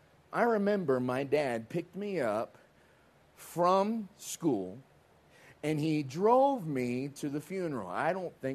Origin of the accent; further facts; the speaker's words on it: North Carolina, United States; also born or lived in Newport News, United States; I'm from North Carolina. I spent a long time in Newport News, Yorktown area of Virginia.